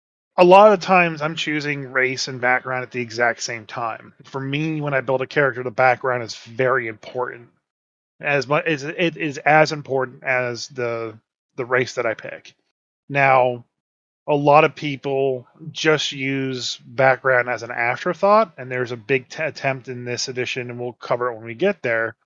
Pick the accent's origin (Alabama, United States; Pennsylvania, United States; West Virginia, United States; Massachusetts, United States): Alabama, United States; I'm from Alabama.